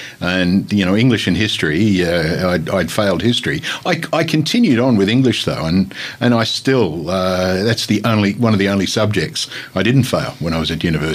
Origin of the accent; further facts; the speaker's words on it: Seven Hills, New South Wales, Australia; Jim, I grew up in Seven Hills, not very far from here. My mum still lives there. She lives just off Best Road at the opposite the RSL Club.